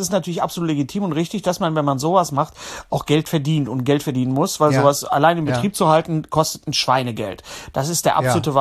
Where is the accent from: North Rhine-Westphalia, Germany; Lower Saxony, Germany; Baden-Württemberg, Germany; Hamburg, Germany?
North Rhine-Westphalia, Germany; Bochum; im Bochum, in meiner Heimatstadt